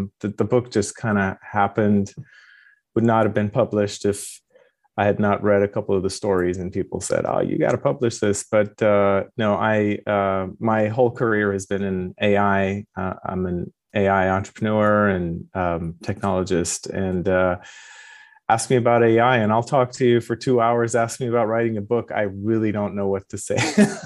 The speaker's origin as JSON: {"language": "English", "country": "Iran", "tie": "born or raised there", "also_born_or_lived": "London / Moscow, Idaho / Japan", "moved": "yes", "lives_now": "United States", "said": "Yes, I was born in London, went to kindergarten in Moscow, Idaho. And grew up in Iran, pre and post revolution and war, and got my PhD in Japan and ended up in California."}